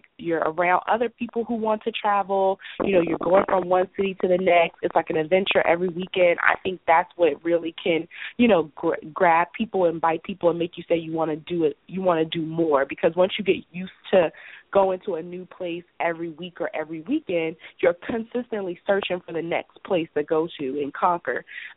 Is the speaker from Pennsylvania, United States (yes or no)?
yes; Philadelphia, Pennsylvania, United States; So as you kind of mentioned in the bio, I'm originally from Philadelphia.